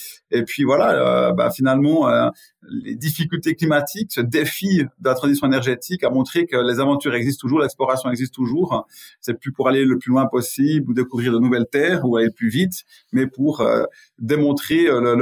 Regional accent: Neuchâtel, Switzerland; born there; Donc je suis né à Neuchâtel en 1972

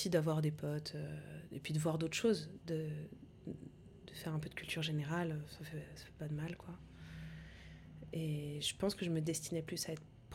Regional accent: Bastia, Corsica, France; now in Aix-en-Provence, France; En arrivant de la Corse, pas du tout.

